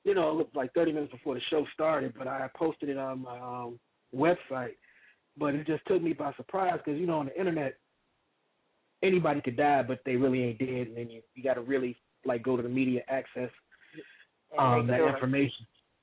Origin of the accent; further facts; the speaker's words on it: Chicago, Illinois, United States; I'm from Chicago.